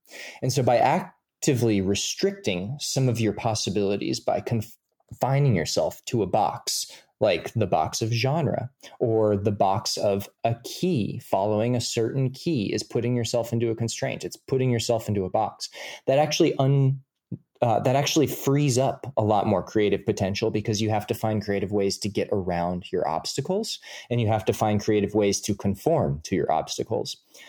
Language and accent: English; Hawaii, United States; I am from Hawaii and have a very deep and abiding fear of the ocean